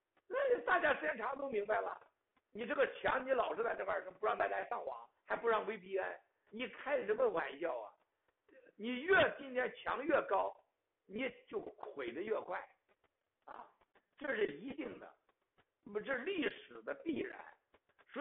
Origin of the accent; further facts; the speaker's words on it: Shandong, China; 山东的我老家那是最近了